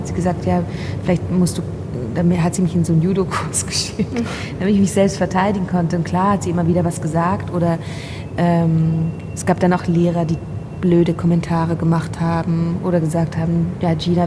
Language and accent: German; Basel, Basel-Stadt, Switzerland; accent: Swiss German; first language Swiss German; Also Deutsch ist ja nicht meine Muttersprache, ich bin Schweizerin. Also Schweizerdeutsch, aber trotzdem liegt es mir näher und ich ging immer sehr gerne ins Theater. Also in Basel gab es auch ein tolles Theater.